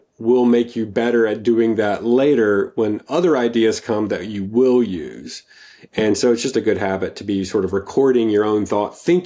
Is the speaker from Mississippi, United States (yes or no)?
yes; Mississippi, United States; accent: Mississippi; But I still sound like I'm from Mississippi to people that, you know, that I just meet.